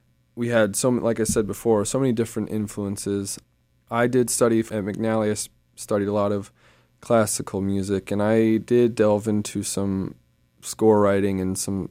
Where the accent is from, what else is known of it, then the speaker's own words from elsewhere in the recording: Cloquet, Minnesota, United States; we're from Cloquet, like we all went to the same high school